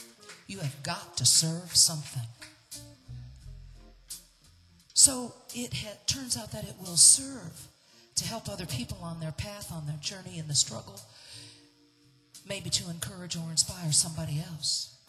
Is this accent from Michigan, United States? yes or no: yes; Detroit, Michigan, United States; I'm originally from Detroit, Michigan, ladies and gentlemen.